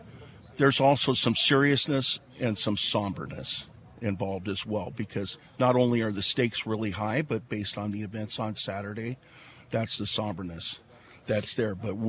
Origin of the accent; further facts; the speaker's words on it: Bainbridge, United States; And I'm a farmer from Bainbridge.